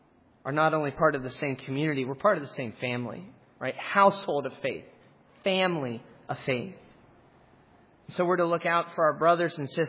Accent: Altoona, Pennsylvania, United States; Billy Graham mentioned my hometown in his autobiography. Why? Billy Graham said about Altoona, Pennsylvania, that it was the only place in his entire career

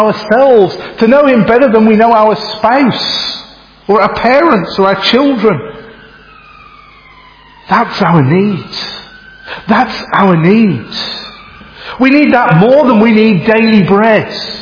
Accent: Bridgnorth, West Midlands, United Kingdom; I was back in Bridge North, my hometown, just a couple of weeks ago, and I went into a bakery.

